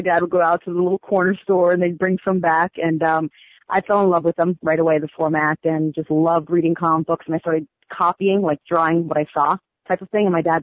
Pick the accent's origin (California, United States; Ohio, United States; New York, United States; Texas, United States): New York, United States; New York City; growing up in New York, I had, I was very lucky because, you know, the big two at the time